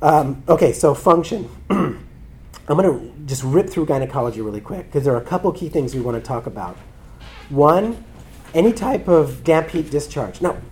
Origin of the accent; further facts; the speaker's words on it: Santa Cruz, California, United States; I'm 44, so I grew up in the 70s, right? Birkenstock, I grew up in the Bay Area, like Santa Cruz area, right?